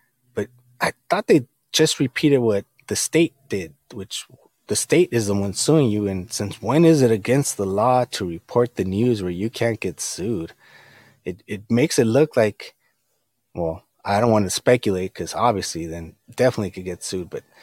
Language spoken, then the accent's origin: English; United States; And me being Mexican American, every time I don't watch the news, but when I do, there's something negative being said